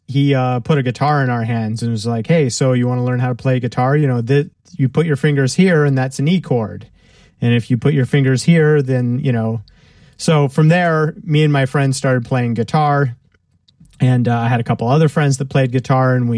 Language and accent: English; Clearwater, Florida, United States; Near Tampa, in a city called Clearwater.